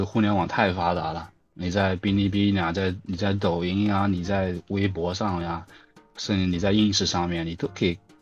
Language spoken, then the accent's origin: Chinese; South China, China; 不好意思，我是南方人啊